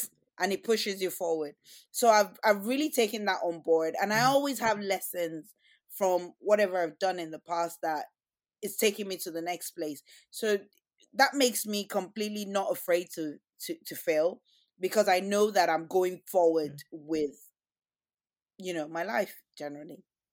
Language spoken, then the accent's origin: English; Nigeria; I'm Nigerian and Yoruba